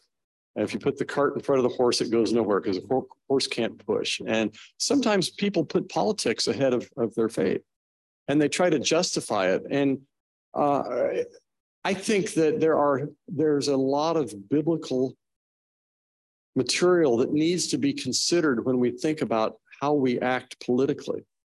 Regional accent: United States; Because, yeah, I'm an American. I'm supposed to work for the good of my country.

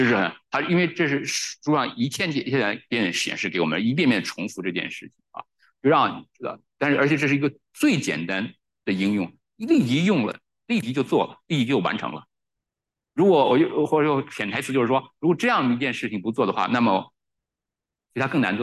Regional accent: China; 我们中国人所谓就是过节

